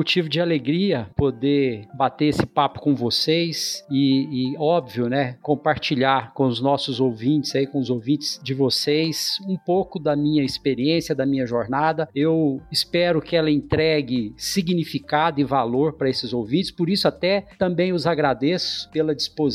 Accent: Goiás, Brazil; born there; also born or lived in São Paulo; sou goiano de nascença, paulista de coração, o estado que me acolheu, onde eu morei por mais de 15 anos e que me oportunizou uma série de desafios de crescimento, tanto pessoal quanto profissional. Atualmente moro em Goiânia, voltei para Goiânia

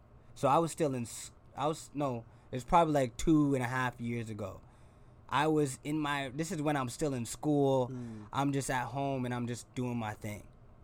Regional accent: Brampton, Ontario, Canada; I'm trying to let people know that I'm from Brampton

